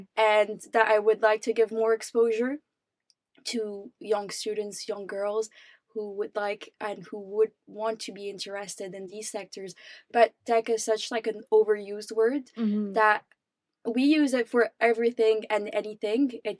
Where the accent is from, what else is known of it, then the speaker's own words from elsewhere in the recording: France; I was born and raised in France, and I'm 21 years old